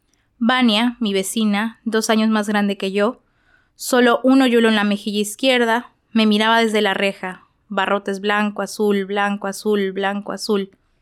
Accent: Querétaro, Mexico; now in Tijuana, Mexico; Pues a mí, creciendo en Querétaro, que es una ciudad súper conservadora

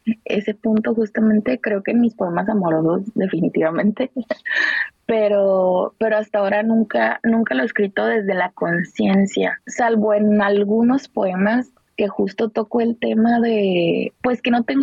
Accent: Tijuana, Baja California, Mexico; also born or lived in Cananea, Mexico; tengo 31 años, soy acuaria, mujer, ella. Vengo de Sonora, específicamente de Cananea, que es un pueblito minero muy pequeño, pero vivo en Tijuana desde los 6 años.

